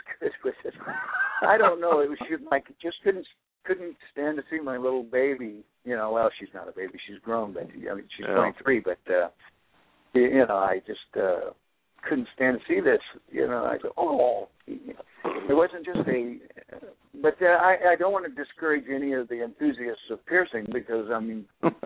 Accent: Tennessee, United States; when I was a kid growing up in Tennessee, I used to watch them put the rings in the bulls' noses

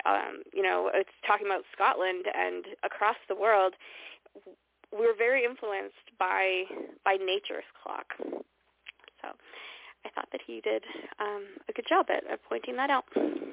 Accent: Canada; You know, I'm Canadian.

